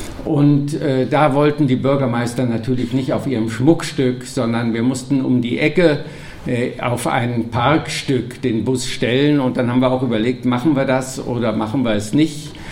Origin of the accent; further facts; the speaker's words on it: Poznań, Greater Poland, Poland; born there; denn mein Geburtsort ist Posen.